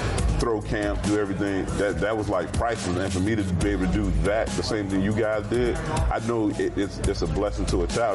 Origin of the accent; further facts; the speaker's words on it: Miami, Florida, United States; It was great growing up in Miami. Had a lot of different experiences. Had the city life.